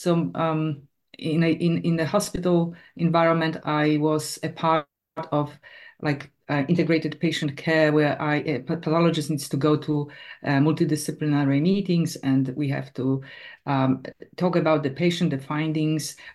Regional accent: Poland; also born or lived in United Kingdom; now in Australia; I came over to Australia in 2009 from the UK, but I am originally from Poland.

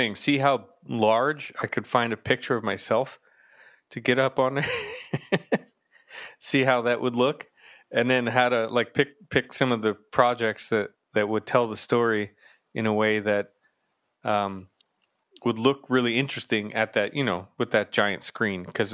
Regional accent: East Coast, United States; I'm being from the East Coast. I've always been sort of fascinated and impressed with the space of New York City

